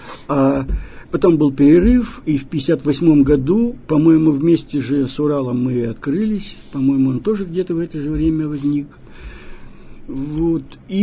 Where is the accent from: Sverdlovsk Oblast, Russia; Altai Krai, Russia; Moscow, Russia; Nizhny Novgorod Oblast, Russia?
Sverdlovsk Oblast, Russia; Serov; Родился я в Рязанской области, но жил там буквально несколько месяцев, а потом с мамой переехал на север Свердловской области, в город Серов. Тогда еще он назывался Надеждинском. Вот. И потом долгое время там жил.